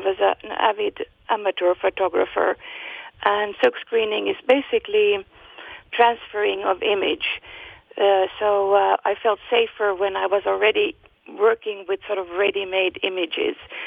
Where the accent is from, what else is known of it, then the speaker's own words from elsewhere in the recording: Finland; moved away; Well, my background is I'm from Finland. I came here about 22 years ago.